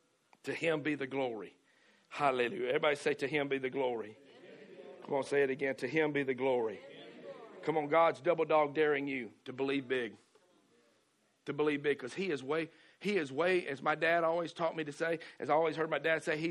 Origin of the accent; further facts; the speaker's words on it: the South, United States; You know, when I see that word dare, I'm from the South. Right? So I understand that word dare, because down in the South, we have this thing called a double dog dare.